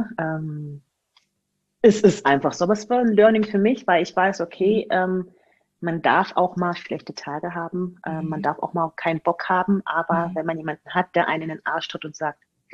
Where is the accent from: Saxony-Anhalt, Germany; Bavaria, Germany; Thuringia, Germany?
Saxony-Anhalt, Germany; Magdeburg; born there; moved away; also born or lived in Spain / Hamburg; Geboren wurde ich in Magdeburg und bin dann irgendwann weggezogen von Magdeburg, dann mal ein Jahr auf Spanien so hin und her gejobbt und einfach das Leben genossen. Von Spanien dann nach Hamburg